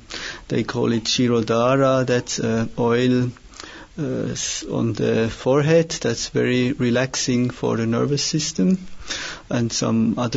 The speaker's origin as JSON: {"language": "English", "country": "Switzerland", "lives_now": "Salzburg, Austria", "said": "I'm from Switzerland too."}